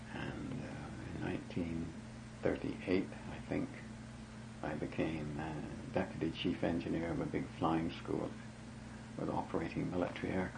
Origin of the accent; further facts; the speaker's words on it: Canada; born there; moved away; also born or lived in England; Well, I'm a little bit of a mixture. I've been called half and half because I was born in Canada. I went to England in 1929 and didn't return to Canada